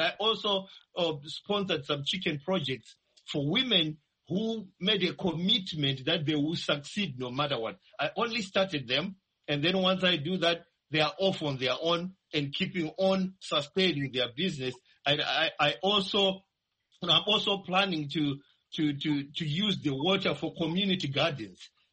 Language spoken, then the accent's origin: English; Masvingo, Zimbabwe; I come from Masingo province, Murinye area, just after Kayo Demo, the rural areas that are there. That's why, you know, I grew up.